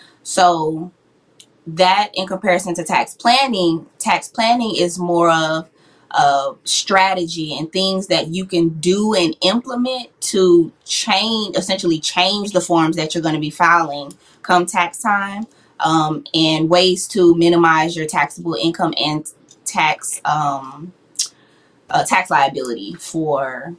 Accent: Orlando, Florida, United States; I am from Orlando, Florida, born and raised here.

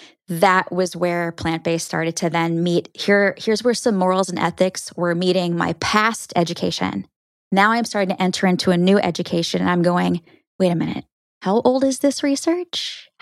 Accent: Minnesota, United States; also born or lived in Florida; That's where I ran off to after growing up in Minnesota and I needed to thaw out.

